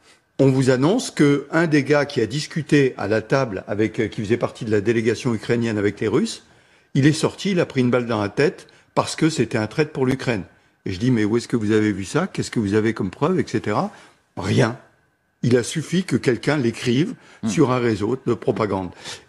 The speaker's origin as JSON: {"language": "French", "country": "France"}